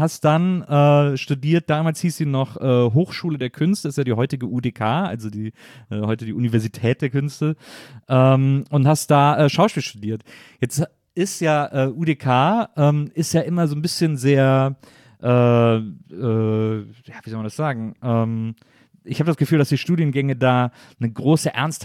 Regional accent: North Rhine-Westphalia, Germany; ich war 13, 14 oder so, ich komme aus der Nähe von Köln, saß da in Westdeutschland

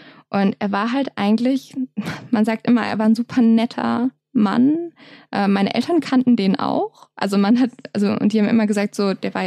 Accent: Hamburg, Germany; Ich komme nämlich aus der Nähe von Hamburg, wie wir schon vorhin erzählt haben.

